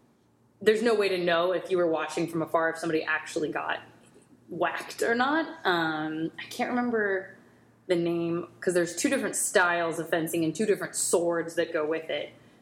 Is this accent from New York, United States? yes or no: no; Illinois, United States; moved away as an adult; So I grew up outside of Chicago, Northwest suburbs, Midwest, came out here for school and I went to Emerson College